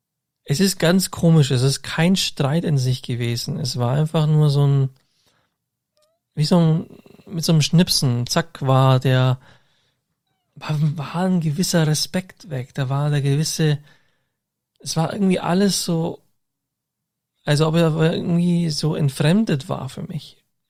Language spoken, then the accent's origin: German; Augsburg, Bavaria, Germany; Und vielleicht suche ich nicht so direkt die Kontakt zu den Augsburger Leuten, also von meiner Heimatstadt.